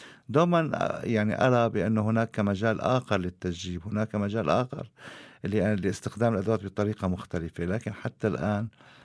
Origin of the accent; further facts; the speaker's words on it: Afrin, Aleppo Governorate, Syria; محاولة أهلي لنقل جسماني إلى قريتي في شمال سوريا في عفرين